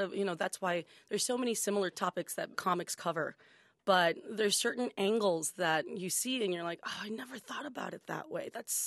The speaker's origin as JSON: {"language": "English", "region": "Texas", "country": "United States", "tie": "born or raised there", "said": "I grew up in South Texas, and a lot of the kids that I went to school with, over half of them, were from migrant farm working families."}